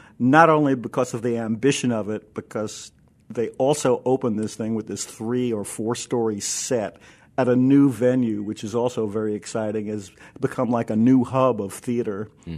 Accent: New York, United States; born there; Well, I was born in New York. My parents met at the Metropolitan Opera.

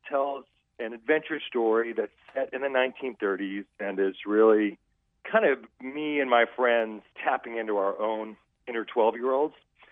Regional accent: Austin, Texas, United States; We're from Austin, Texas, and here in Austin, I founded this theater company that was all about producing new plays.

